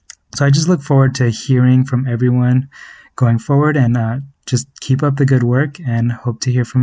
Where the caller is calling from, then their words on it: Portland, Oregon, United States; Hi everyone … I am tuning in from Portland, Oregon.